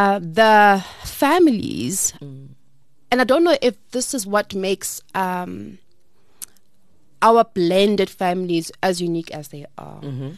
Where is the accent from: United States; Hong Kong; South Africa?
South Africa; whether I'm South African